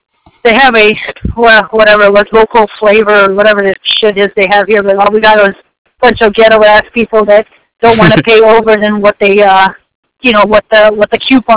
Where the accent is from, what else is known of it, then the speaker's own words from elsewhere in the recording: Las Vegas, Nevada, United States; I'm from Vegas, these people here in California where I'm at are weird.